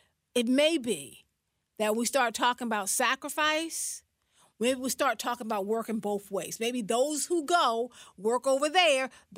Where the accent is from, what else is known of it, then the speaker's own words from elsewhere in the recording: South Carolina, United States; my roots are in this country. I mean, my roots are dug deep in this country. I'm from South Carolina.